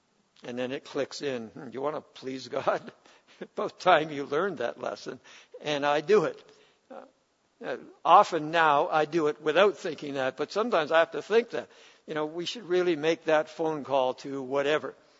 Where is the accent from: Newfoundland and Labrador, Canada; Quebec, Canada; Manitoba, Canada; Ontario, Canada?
Ontario, Canada; Toronto; I didn't want to go to Toronto. I grew up in Toronto.